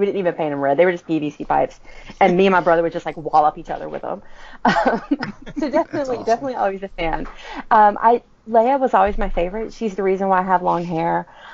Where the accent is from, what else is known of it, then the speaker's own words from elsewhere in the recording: the South, United States; I'm from the South, but not that South.